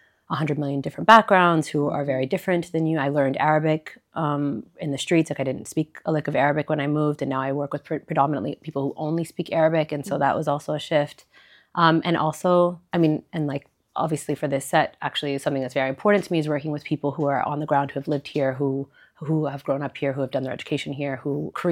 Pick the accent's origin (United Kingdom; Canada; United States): Canada; Toronto, Ontario; moved away as an adult; now in Cairo, Egypt; So I was born and raised in Toronto, and I moved to Cairo 5 years ago on accident.